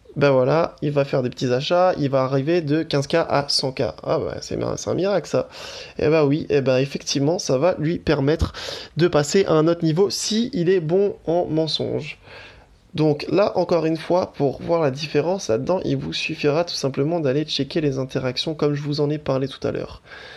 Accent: France; accent: French; avec mon accent frenchy qui essaye de dire de l'anglais, ça passe pas forcément dans les oreilles de tout le monde.

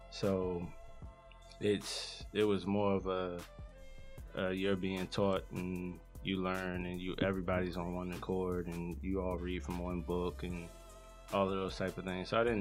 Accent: Newark, New Jersey, United States; also born or lived in Virginia; So, I was born in Newark, New Jersey, the Brick City, as most call it. I was raised by a single mother and another sibling, my sister. We kind of moved back and forth on my life from Virginia to Jersey.

